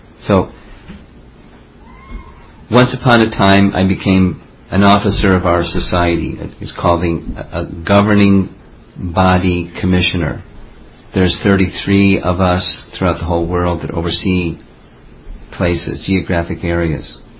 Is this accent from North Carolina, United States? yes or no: no; New York, United States; There's so many people, and I'm from New York, and I, you know, just going anywhere.